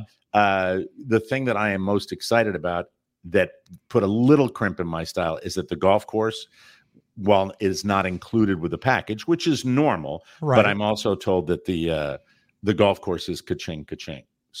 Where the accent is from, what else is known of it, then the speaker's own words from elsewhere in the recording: Florida, United States; And I come from Florida, where everything's 10 years behind.